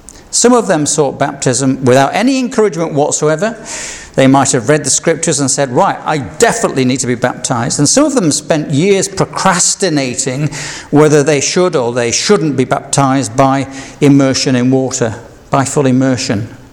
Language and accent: English; Yorkshire and the Humber, United Kingdom; Because being a Yorkshireman, I was still a Yorkshireman.